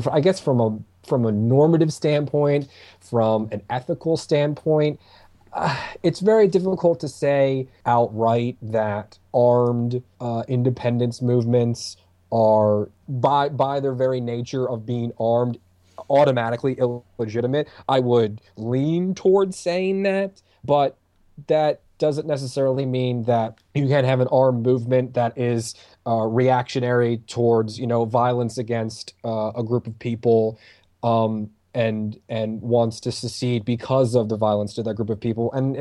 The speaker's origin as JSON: {"language": "English", "country": "United States", "said": "just because, you know, I'm American, and that's, you know, how our country was born."}